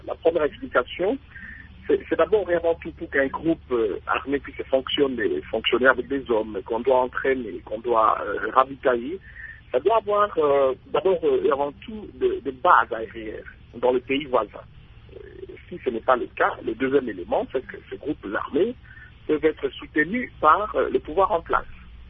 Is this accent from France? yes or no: no; Sankuru, DR Congo; au Sankourou chez moi dans le Kasaï